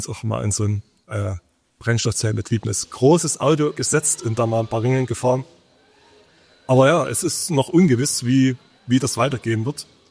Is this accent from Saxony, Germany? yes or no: yes; Saxony, Germany; Also es ist halt meine Heimat, ich bin hier geboren und ich mag einfach die Landschaft, die Wälder, wo ich einfach wahnsinnig gerne bin.